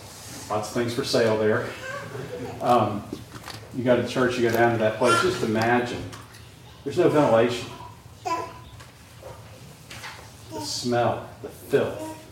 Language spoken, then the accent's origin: English; Atlanta, Georgia, United States; It was in the Atlanta Journal-Constitution, which is where I grew up in Atlanta.